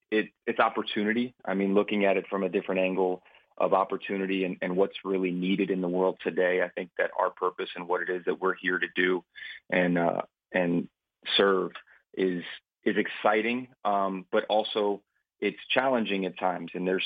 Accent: Hollywood, Florida, United States; also born or lived in Miami Gardens; I was born and raised here in Florida. I was born in Carroll City, which is now Miami Gardens, raised in Hollywood, Pembroke Pines area, but raised down here in South Florida my whole life.

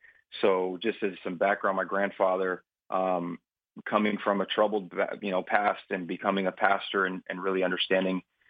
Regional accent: Hollywood, Florida, United States; also born or lived in Miami Gardens; I was born and raised here in Florida. I was born in Carroll City, which is now Miami Gardens, raised in Hollywood, Pembroke Pines area, but raised down here in South Florida my whole life.

